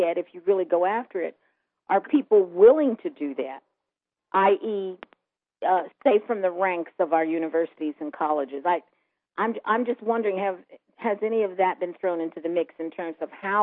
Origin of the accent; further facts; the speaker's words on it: New Jersey, United States; I'm originally from New Jersey.